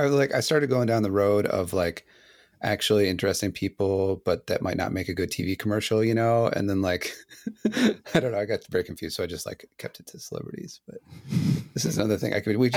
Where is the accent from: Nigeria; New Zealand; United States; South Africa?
United States; Lakewood, Ohio; I'm from Lakewood, Ohio.